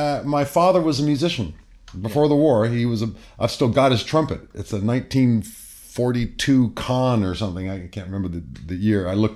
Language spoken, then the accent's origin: English; Alexandria, Virginia, United States; born there; my daddy was away on business, and I was born in Virginia, Alexandria, Virginia, which is a suburb of the CIA.